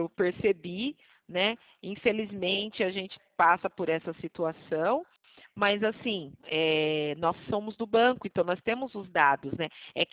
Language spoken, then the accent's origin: Portuguese; Campo Limpo Paulista, São Paulo, Brazil; E eu sou do interior de São Paulo, sim, de Campo Limpo Paulista, próximo Jundiaí, o senhor conhece?